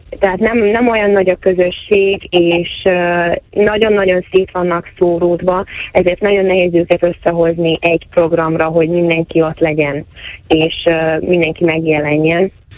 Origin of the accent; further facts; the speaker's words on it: Debrecen, Hajdú-Bihar, Hungary; Én Debrecenből érkeztem, én debreceni vagyok, és ott az egyetemen végeztem anglisztika szakon, illetve amerikanisztika mesterképzésben végeztem